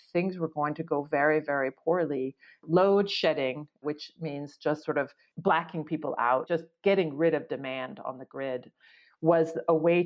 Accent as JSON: {"language": "English", "region": "Oregon", "country": "United States", "tie": "born or raised there", "said": "I grew up in Oregon, rural Oregon, which has the second most outage minutes of any state in the country."}